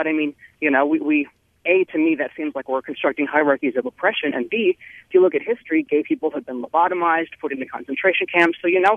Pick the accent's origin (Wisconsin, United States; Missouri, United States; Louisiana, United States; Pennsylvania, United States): Wisconsin, United States; My husband and I are born and raised in Wisconsin, but when we wanted to get married, this was almost 7 years ago, we had to leave Wisconsin.